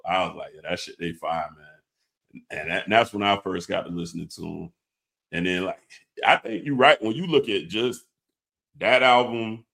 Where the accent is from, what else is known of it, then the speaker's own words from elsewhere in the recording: Savannah, Georgia, United States; So I'm from Savannah. Everybody know about now originally.